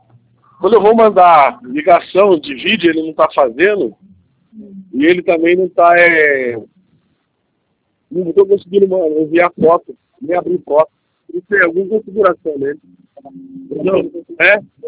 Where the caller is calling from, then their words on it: São Paulo, Brazil; Eu tô aqui na Zona Leste, aqui, ó, Chapecoense, São Paulo.